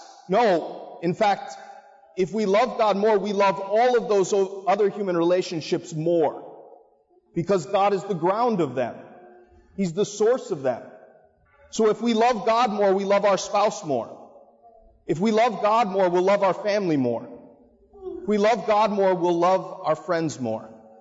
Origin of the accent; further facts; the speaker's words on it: Marblehead, Ohio, United States; I'm from Marblehead, Ohio. Many people think people only vacation there, but I actually lived there. I grew up there, and I'm the oldest of five. I went to Sandusky St. Mary's for high school.